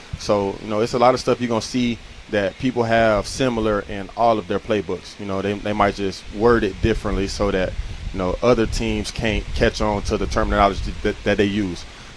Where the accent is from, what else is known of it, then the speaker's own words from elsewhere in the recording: Tuscaloosa, Alabama, United States; I wanted to be a part of what he was building in Tuscaloosa. And, you know, that's my hometown.